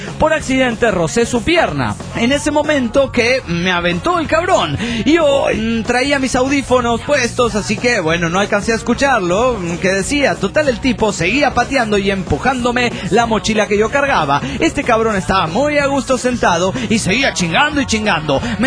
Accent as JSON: {"language": "Spanish", "region": "Santa Fe", "country": "Argentina", "tie": "born or raised there", "said": "Que es mi futuro es mis pagos, mi ciudad natal, Santa Fe."}